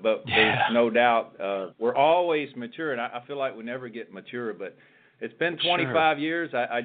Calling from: Palm Harbor, Florida, United States; I am in beautiful Palm Harbor, Florida, where our corporate headquarters is.

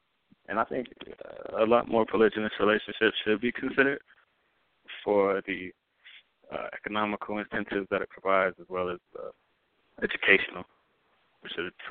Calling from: Denver, Colorado, United States; I'm just calling from Denver, Colorado.

